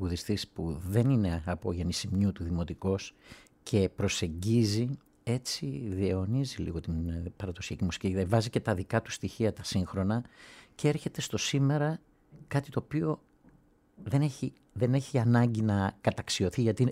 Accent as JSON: {"language": "Greek", "town": "Thessaloniki", "region": "Central Macedonia", "country": "Greece", "tie": "born or raised there", "said": "Εγώ γεννήθηκα, μεγάλωσα στη Θεσσαλονίκη, μια μεγάλη πόλη, δηλαδή δεν έχω ζήσει σε χωριό."}